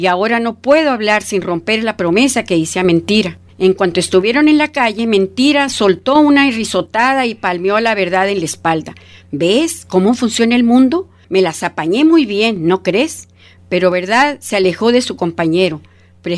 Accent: Mexico; hay que abrir los ojos como mexicanos

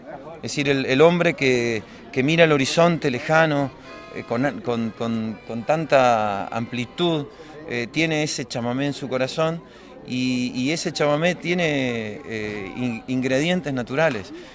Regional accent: Misiones, Argentina; Yo soy de Misiones, Argentina, es la tierra en donde están las cataratas del Iguazú, en donde habita el pueblo guaraní, los guaraníes

